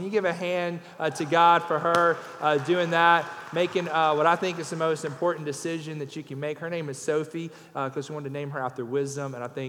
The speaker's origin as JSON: {"language": "English", "region": "Louisiana", "country": "United States", "tie": "born or raised there", "said": "We're from Louisiana, so we're Cajuns. And grew up in Louisiana."}